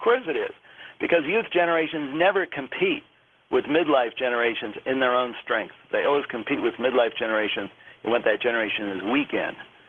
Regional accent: California, United States; I grew up in California then

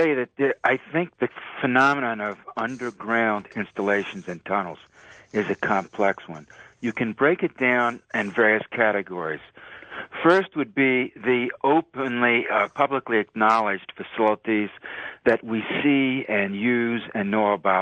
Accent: United States; not just in the United States, but since we're American and it's not easy to find out what's happening

